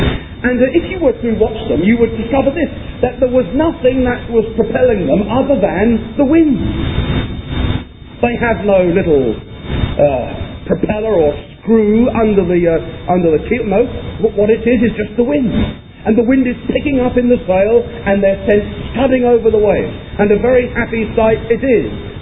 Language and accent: English; Eastbourne, South East England, United Kingdom; Now, some of you have had the wonderfully happy privilege of coming to my hometown for your holidays. Some of you, when you came, discovered that it rains on the south coast of England.